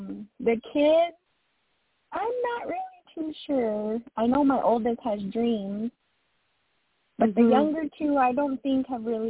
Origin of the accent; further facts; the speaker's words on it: New Mexico, United States; New Mexico.